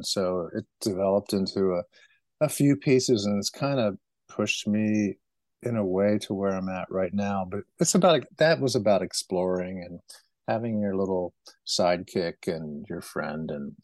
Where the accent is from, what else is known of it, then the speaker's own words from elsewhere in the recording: Ohio, United States; all the nostalgia that I love about growing up in Ohio and rural environment and then coming down here.